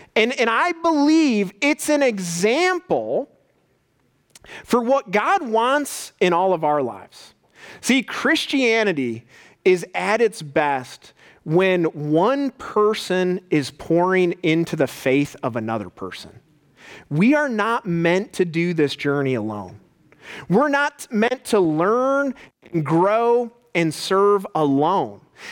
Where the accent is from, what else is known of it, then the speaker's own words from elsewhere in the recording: Strongsville, Ohio, United States; When I was like about 14, I grew up in Strongsville